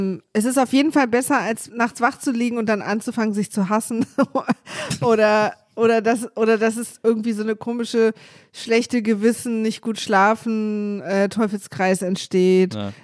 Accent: Berlin, Germany; als Berlinerin

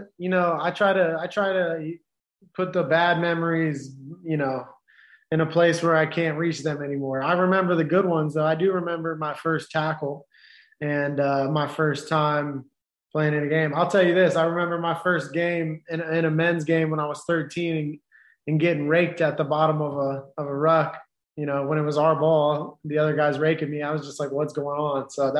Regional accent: United States; I got into football because, one, I'm an American, right?

